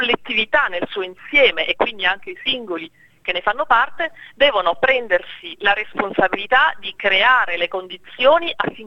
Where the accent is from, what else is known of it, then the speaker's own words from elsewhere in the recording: Sicily, Italy; Io sono siciliana